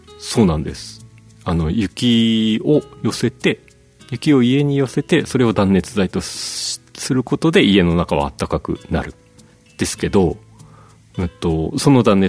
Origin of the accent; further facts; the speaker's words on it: Hokkaido, Japan; 基本北海道で生まれて北海道好きでここにいるのが当たり前で